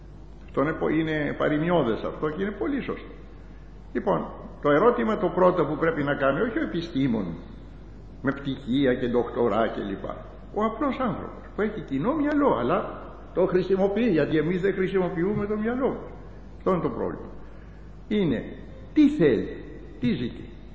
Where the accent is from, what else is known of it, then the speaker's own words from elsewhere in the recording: Greece; Τιμάμε τον ελληνισμό, είμαστε Έλληνες